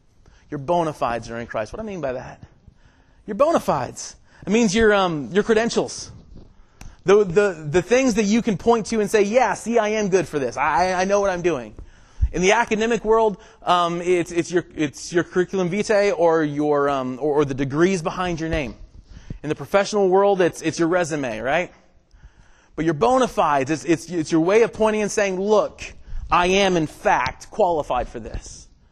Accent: Ohio, United States; moved away as an adult; also born or lived in Georgia; So I grew up in Ohio, born and raised in Ohio, got to Georgia for college because Georgia was the South

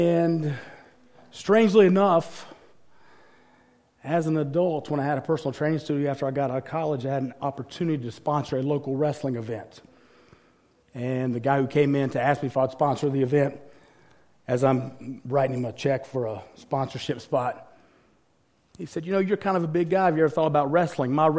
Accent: North Carolina, United States; I grew up in North Carolina, a small farm town

